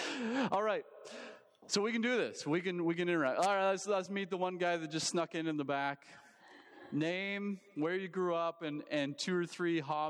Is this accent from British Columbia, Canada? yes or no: yes; Vanderhoof, British Columbia, Canada; now in United States; I grew up in Vanderhoof. We moved down to the state of sunny California in 2017.